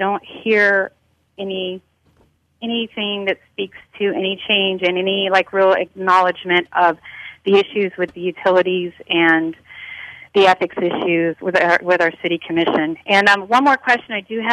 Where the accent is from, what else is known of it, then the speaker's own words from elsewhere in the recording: Tallahassee, Florida, United States; I'm originally from Tallahassee, lived in Central Florida for 20 years.